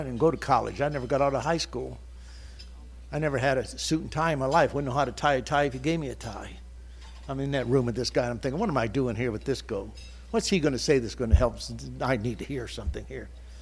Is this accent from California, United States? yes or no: yes; California, United States; now in US South; See, I'm not from the South. I'm a California guy, but everybody down South, they get these big lawns